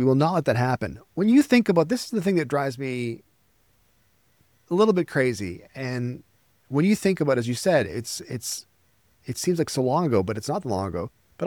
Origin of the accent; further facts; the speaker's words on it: Canada; That was kind of the theme of this year, self-care as a Canadian.